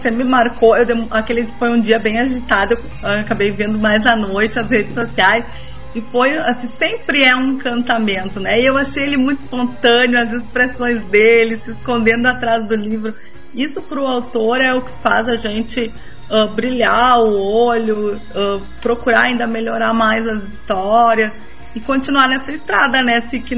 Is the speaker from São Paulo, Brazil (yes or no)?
no; Porto Alegre, Rio Grande do Sul, Brazil; now in Passo Fundo, Brazil; eu sou porto-alegrense, mas moro aqui há quase duas décadas em Passo Fundo.